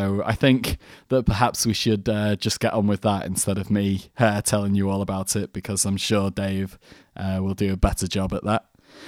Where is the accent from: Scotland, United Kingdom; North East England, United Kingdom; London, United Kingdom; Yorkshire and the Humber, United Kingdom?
Yorkshire and the Humber, United Kingdom; So it's like the next town away from my hometown.